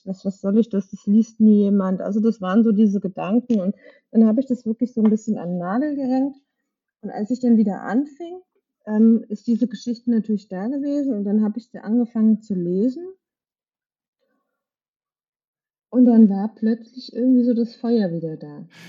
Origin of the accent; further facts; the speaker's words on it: Hesse, Germany; Ich bin ja aus der Nähe von Frankfurt. Ich habe jahrelang in Frankfurt gearbeitet